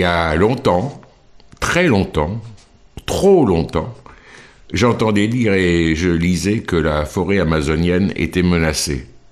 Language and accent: French; France; soit l'équivalent d'un département chez nous en France